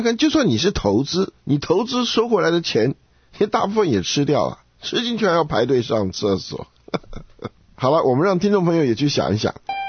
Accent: China; 这个跟我们中国人传统这个勤俭持家不太一样哎。

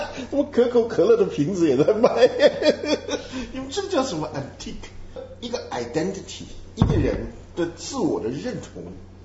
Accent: China; 中国的历史是我们的历史，我觉得那个历史是我的，那个历史是我的来源。Therefore， 我是中国人。

